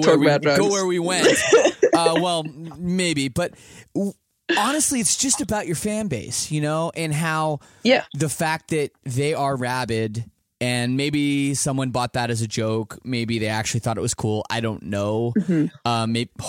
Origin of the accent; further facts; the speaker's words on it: Canada; the sheltered life that I lived growing up in Canada